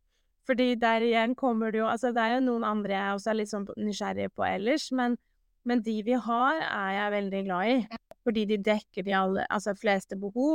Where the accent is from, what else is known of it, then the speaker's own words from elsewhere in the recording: Oslo, Norway; Altså jeg er jo fra Oslo selv